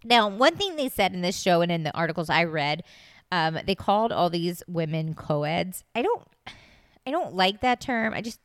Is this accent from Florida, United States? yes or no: yes; Florida, United States; Okay, now remember this because I grew up in South Florida. A lot of the families in town, kids, went to University of Florida